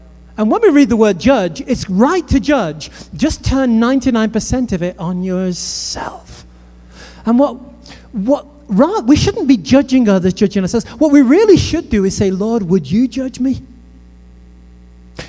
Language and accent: English; United Kingdom; I'm British.